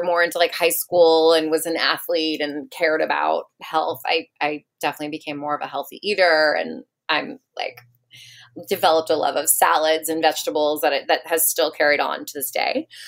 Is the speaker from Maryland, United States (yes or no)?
yes; Silver Spring, Maryland, United States; So I grew up in Silver Spring, Maryland, right outside of DC.